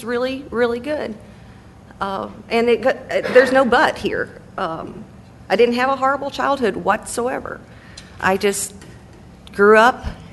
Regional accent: Cedartown, Georgia, United States; I grew up in Cedartown, Georgia, which is up in northwest Georgia. And I think it's a little bit unusual that I had, like, the most perfect childhood. I grew up on a dairy farm.

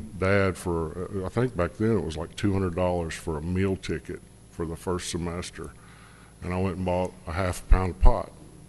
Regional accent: Nashville, Tennessee, United States; I'm from Nashville, by the way. I live in Nashville.

